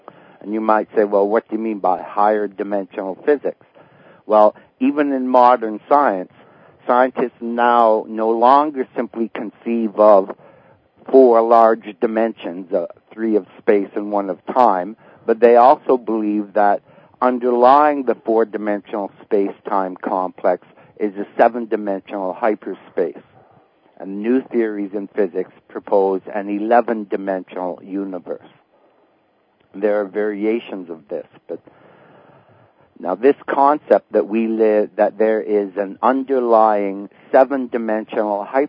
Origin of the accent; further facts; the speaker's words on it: Ottawa, Ontario, Canada; I come from Ottawa, Canada area